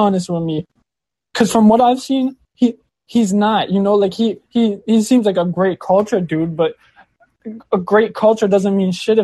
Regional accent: Detroit, Michigan, United States; I grew up in Michigan, man. The Metro Detroit area.

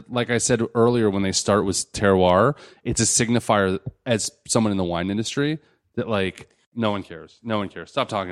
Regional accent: Los Angeles, California, United States; born there; I was born in Los Angeles. Where I was born determined certain things about me.

